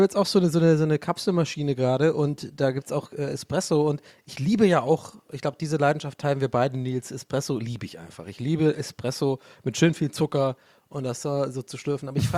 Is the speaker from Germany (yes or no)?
no; Ireland; als Ire muss ich sagen